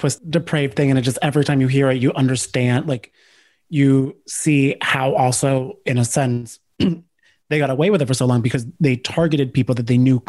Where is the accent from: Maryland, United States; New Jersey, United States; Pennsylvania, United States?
New Jersey, United States; Cranford; Do not say I'm from Westfield. We have no, actually, we have some crazy stories in Cranford